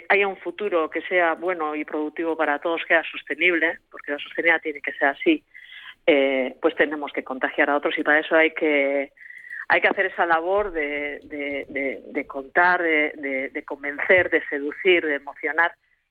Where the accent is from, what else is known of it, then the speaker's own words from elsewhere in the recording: Basque Country, Spain; como muy vascos que somos, nos dedicamos más a hacer y no tanto a contar lo que hacemos